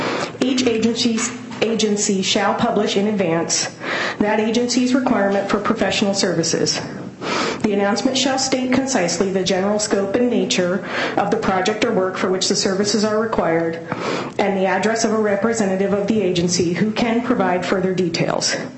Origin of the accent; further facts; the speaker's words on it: Black Diamond, Washington, United States; I live in Bellevue, and I grew up in Black Diamond